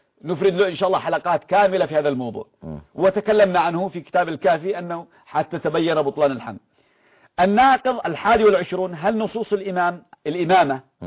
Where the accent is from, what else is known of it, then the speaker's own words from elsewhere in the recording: Yemen; إذن أنا باعتباري يمني